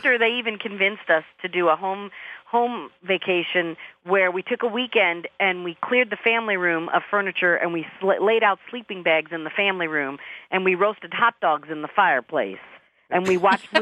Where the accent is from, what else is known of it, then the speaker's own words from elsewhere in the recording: New York, United States; now in Arizona, United States; the sad thing is I grew up in New York, and I never even toured the Statue of Liberty until I moved to Arizona and went back to New York to visit.